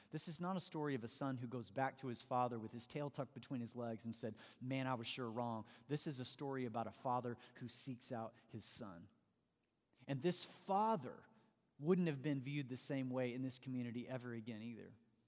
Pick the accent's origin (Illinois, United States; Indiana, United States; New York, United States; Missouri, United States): Missouri, United States; One thing is that we both grew up in Southwest Missouri. Brad Pitt grew up about an hour away from my hometown.